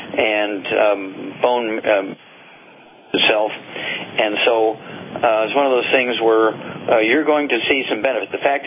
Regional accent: Missouri, United States; And Chuck, let's go to Missouri, my home state, and Jim, you're on the air.

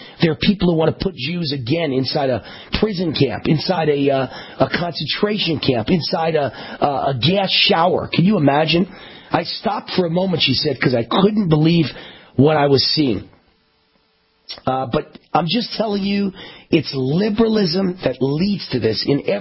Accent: Nevada, United States; my home state of Nevada

